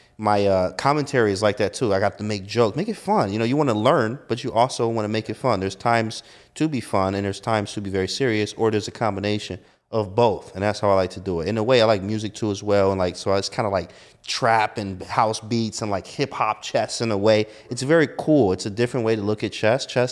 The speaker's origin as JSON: {"language": "English", "region": "Michigan", "country": "United States", "said": "You know, I'm from Michigan. So 4, 5, 6 inches, I'm out there knocking on doors."}